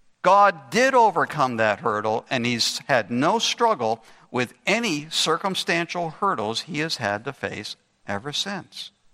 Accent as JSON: {"language": "English", "region": "Massachusetts", "country": "United States", "tie": "born or raised there", "said": "She was growing up in Pittsburgh in an entirely different religious environment than what I was growing up in Massachusetts."}